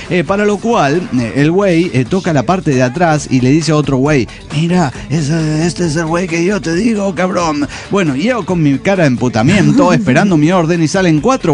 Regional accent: Córdoba, Argentina; de Córdoba, Argentina.

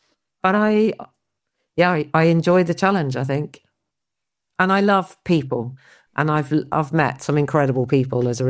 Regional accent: Wirral, North West England, United Kingdom; And then I think I grew up on the Wirral.

